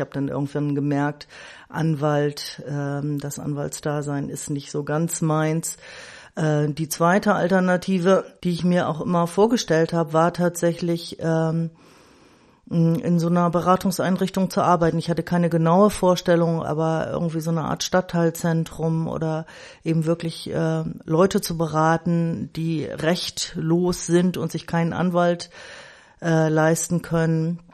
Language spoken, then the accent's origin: German; Bremen, Germany; die zweite Hälfte meiner Kindheit und Jugend bis zum Auszug habe ich halt hier in Walle verbracht. Und jetzt arbeite ich auch in Walle und ja, bin Bremerin, habe hier in Bremen dann auch studiert und war eben nur ein halbes Jahr dann in den USA.